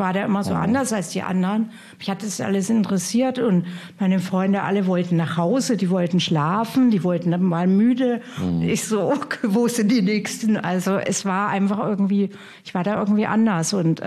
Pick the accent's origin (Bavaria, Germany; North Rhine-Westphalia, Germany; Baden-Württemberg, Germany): Bavaria, Germany; Hof; Ich komme ja aus Hof und das ist da 300 Kilometer Richtung Süden.